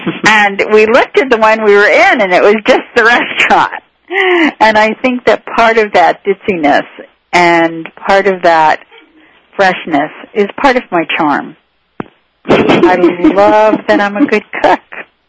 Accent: East Coast, United States; I remember I was raised on the East Coast

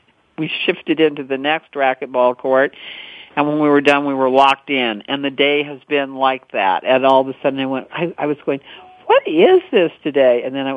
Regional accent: United States; And I'm an American who's, like, totally had it with these turkeys

